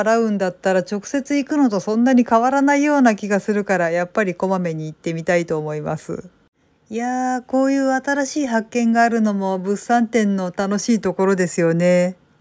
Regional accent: Kansai, Japan; 私もともと関西人で大阪に住んでいたので

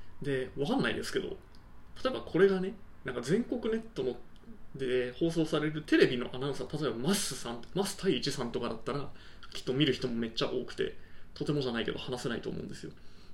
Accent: Oita, Japan; しかも僕大分県の人間だし

